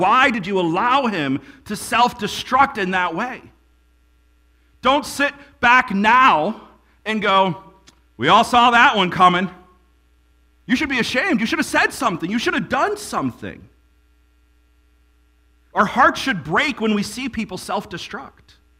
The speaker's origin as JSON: {"language": "English", "region": "New York", "country": "United States", "tie": "born or raised there", "said": "Now, growing up in New York, Niagara Falls was not that exciting."}